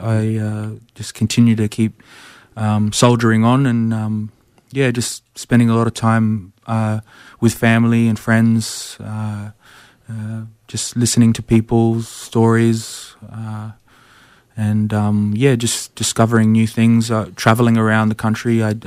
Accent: Adelaide, South Australia, Australia; born there; I was born in Adelaide.

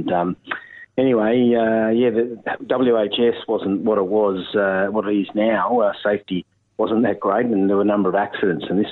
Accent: Kiama, New South Wales, Australia; we're from Kiama on the south coast of New South Wales, and pretty a holiday destination now, surfing and having your fish and chips, all that sort of stuff.

